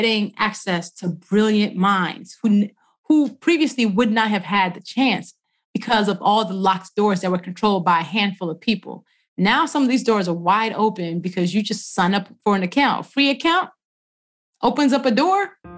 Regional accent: United States; And I think I'm proudly Nigerian American

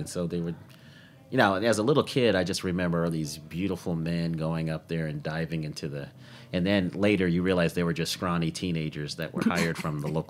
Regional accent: Denver, Colorado, United States; Because I grew up in Denver, Colorado.

